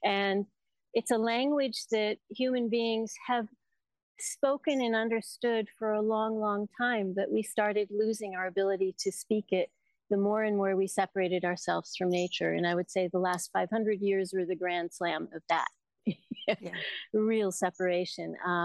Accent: Colorado, United States; I was born in Colorado and I grew up in the mountains.

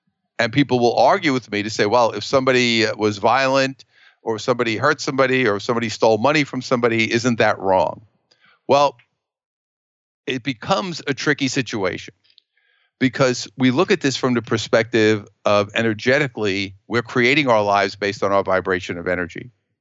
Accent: New York, United States; Being a New Yorker originally, a lot of our life revolved around mass transit, and we had to take trains

